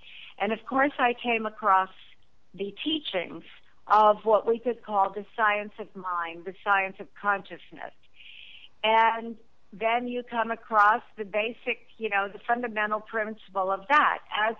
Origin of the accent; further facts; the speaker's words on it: Shrewsbury, New Jersey, United States; born there; town called Shrewsbury, New Jersey.